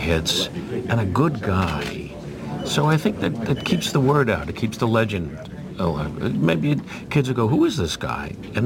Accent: Long Island, New York, United States; It's one of those incredible things as growing up on Long Island, both of us, and Mickey was the guy.

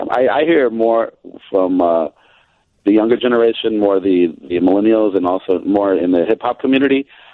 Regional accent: Chicago, Illinois, United States; Born and raised in Chicago all my life. Been here. Live out in the suburbs now.

